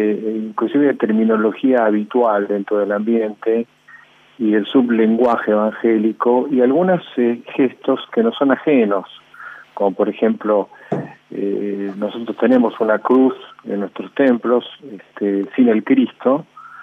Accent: Argentina; por eso lo hablo como argentino.

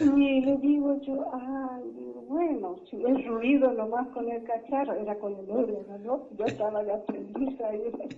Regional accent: Encarnación, Itapúa, Paraguay; Encarnación Paraguay. La ciudad que está enfrente a Posadas.

